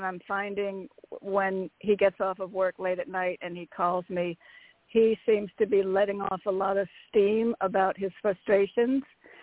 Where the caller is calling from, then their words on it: Connecticut, United States; from Connecticut.